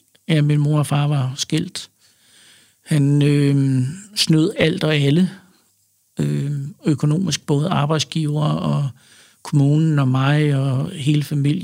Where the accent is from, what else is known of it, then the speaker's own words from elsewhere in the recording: Frederiksberg, Capital Region of Denmark, Denmark; also born or lived in Vestegnen; now in Bornholm, Denmark; Jeg er fra Frederiksberg til at starte med, og så ude på Vestegnen, og så flyttede jeg til Bornholm